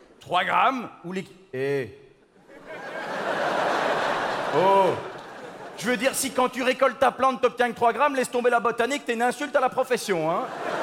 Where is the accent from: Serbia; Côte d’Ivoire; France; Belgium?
Belgium; je sais de quoi je parle, je viens de Belgique.